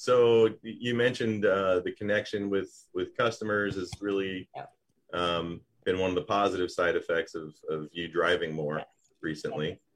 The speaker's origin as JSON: {"language": "English", "region": "the South", "country": "United States", "accent": "Southern", "said": "so my Southern accent's still there."}